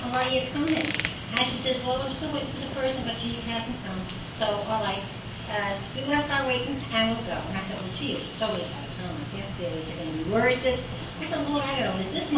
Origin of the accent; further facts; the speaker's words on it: Atlantic Highlands, New Jersey, United States; I'm from Atlantic Highlands.